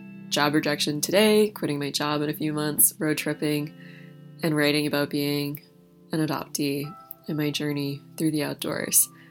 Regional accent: East Coast, United States; I'm from the East Coast and I'm really excited and a little bit scared about living that closely with my partner.

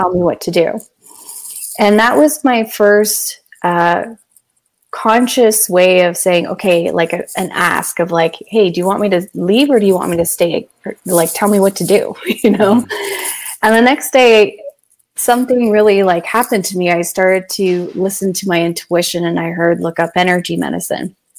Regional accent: Canada; born there; I was born in Canada.

